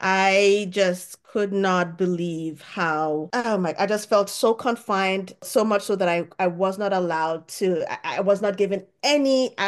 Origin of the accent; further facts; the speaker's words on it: Nigeria; I did that for a year back in my home country, Nigeria